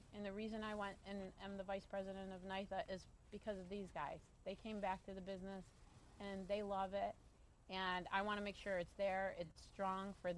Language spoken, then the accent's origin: English; New York, United States; We're both from the Finger Lakes area.